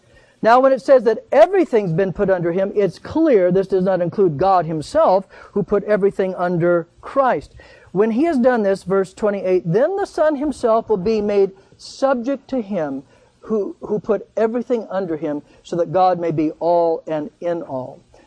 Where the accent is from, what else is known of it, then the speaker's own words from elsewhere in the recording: United States; I'm an American. I don't submit to anybody.